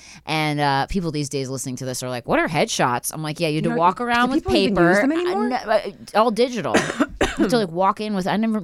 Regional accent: Philadelphia, Pennsylvania, United States; born or raised there

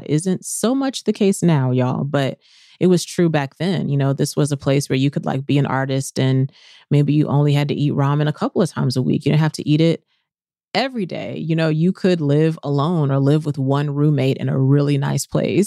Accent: the South, United States; I think I am a person born and bred in the South and from Southern people.

